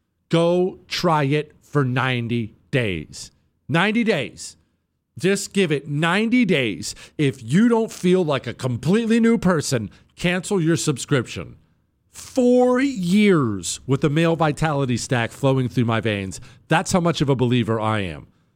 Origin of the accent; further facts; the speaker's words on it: Montana, United States; First, I grew up in Montana, and I love Montana.